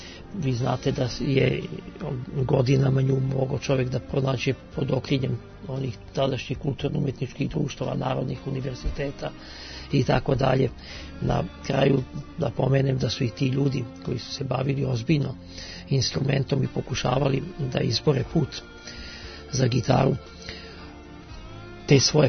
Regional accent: Belgrade, Serbia; kao prvi Beograđanin koji je uspeo da se upiše na Zagrebačku muzičku akademiju

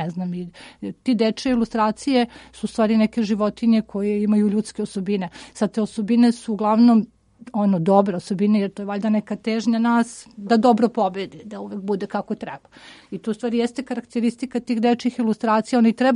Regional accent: Belgrade, Serbia; Rođena sam u Beogradu, Beograd je moj grad

